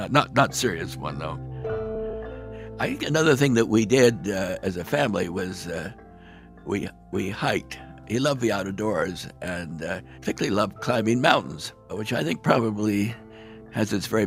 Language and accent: English; Brandon, Manitoba, Canada; born there; I was born in Canada, in Brandon, Manitoba, where my father's first appointment was at the Brandon Medical Institute.